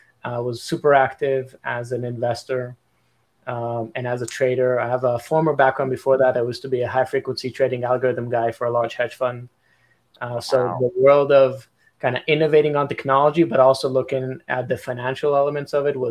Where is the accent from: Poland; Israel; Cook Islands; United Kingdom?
Israel; now in United States; May 28, 2011, and it was exactly a month before I moved to the United States. So I'm originally from Israel.